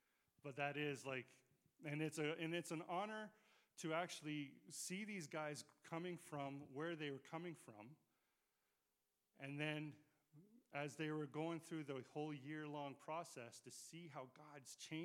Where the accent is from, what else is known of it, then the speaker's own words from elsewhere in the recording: Calgary, Alberta, Canada; I started off in Saskatchewan, but I was born and raised in Calgary.